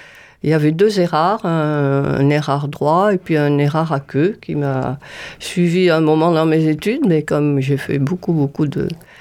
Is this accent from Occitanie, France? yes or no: yes; Toulouse, Occitanie, France; born there; je suis née à Toulouse, mais de père polonais.